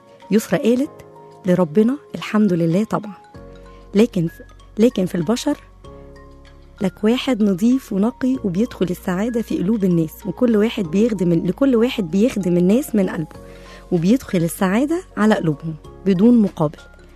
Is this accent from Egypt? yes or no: yes; Egypt; وكفايه ان احنا مصريين